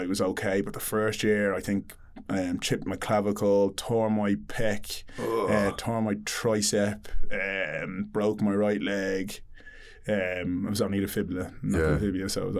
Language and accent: English; Dublin, Leinster, Ireland; when I grew up in Dublin, and in Dublin I was like the only black kid for miles anyway